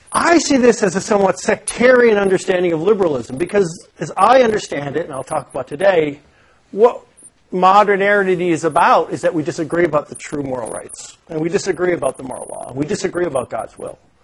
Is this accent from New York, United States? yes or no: yes; Buffalo, New York, United States; I grew up in Buffalo, and most of us didn't learn English.